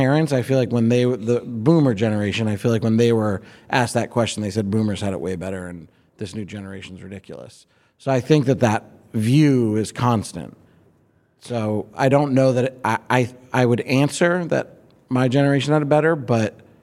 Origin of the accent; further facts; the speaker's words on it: Boston, Massachusetts, United States; I grew up in Boston, and I would come home when the lights came on. I had that vibe going, and we'd bike all over Dorchester